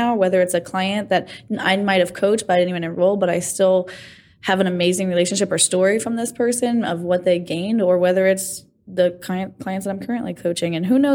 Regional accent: Florida, United States; So, I'm from Florida, so I like fishing.

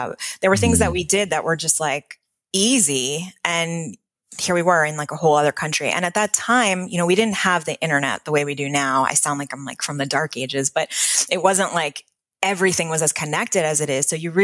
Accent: Delray Beach, Florida, United States; I grew up in Florida, actually, in Delray Beach, Florida.

